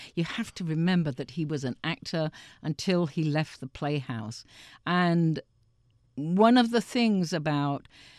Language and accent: English; Nottingham, East Midlands, United Kingdom; accent: Nottingham; my Nottingham accent started coming out, which is where I grew up, in the middle of England.